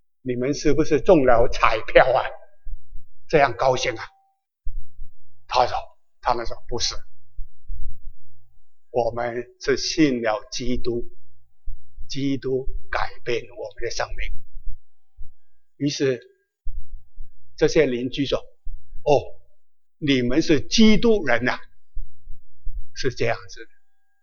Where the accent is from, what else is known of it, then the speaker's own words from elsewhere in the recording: Guangdong, China; 我们广东人呢，真可怕